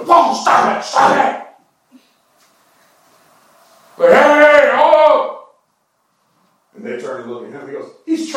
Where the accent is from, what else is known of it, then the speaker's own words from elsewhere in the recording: Jackson, Tennessee, United States; I'm from Jackson, Tennessee.